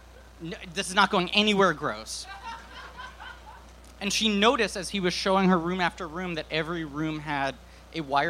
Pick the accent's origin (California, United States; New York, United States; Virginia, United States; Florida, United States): New York, United States; New York City; I grew up in New York City.